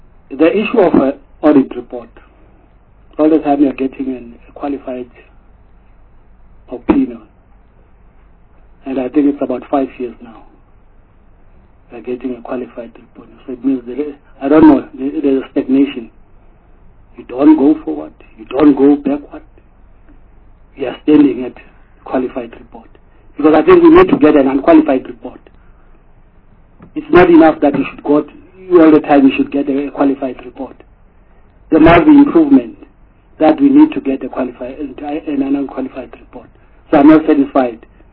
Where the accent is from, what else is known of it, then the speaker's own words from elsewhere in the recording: Free State, South Africa; I come from the Free State, in the Eastern Free State.